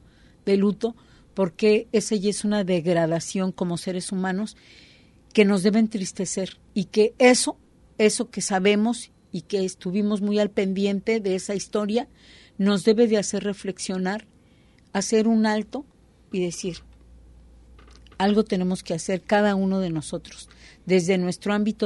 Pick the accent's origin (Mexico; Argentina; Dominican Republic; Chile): Mexico; como mexicanos, como seres humanos.